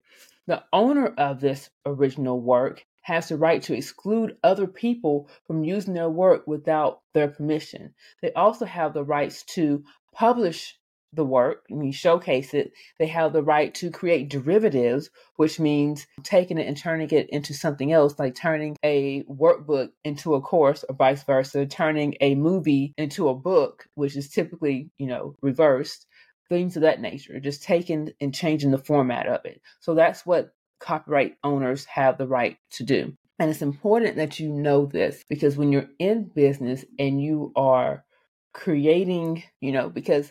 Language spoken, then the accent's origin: English; Montgomery, Alabama, United States; Monday I came home and I spoke in my hometown of Montgomery.